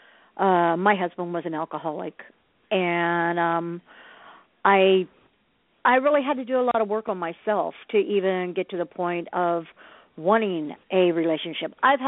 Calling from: Ohio, United States; I'm calling from Ohio.

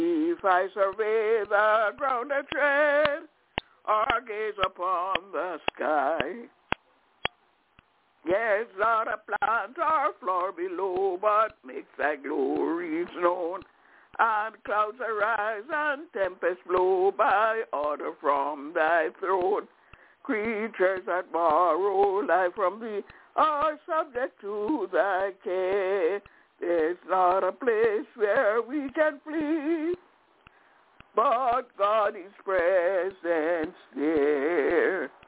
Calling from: Albany, New York, United States; I'm calling from Albany in New York.

